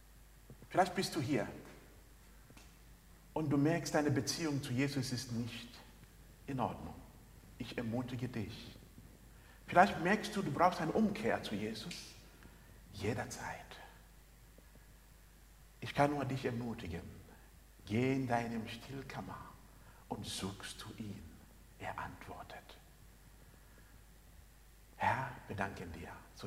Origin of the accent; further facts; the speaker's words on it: Zambia; Ich komme selbst aus Sambia.